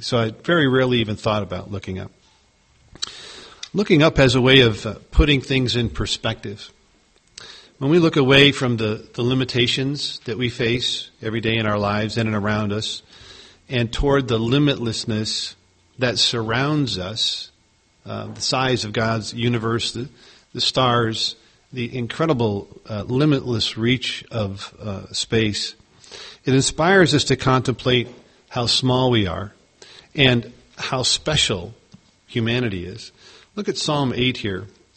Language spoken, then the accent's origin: English; Chicago, Illinois, United States; now in Minnesota, United States; we moved up here from Chicago about 3.5 years ago. And it's just been a wonderful transition for us.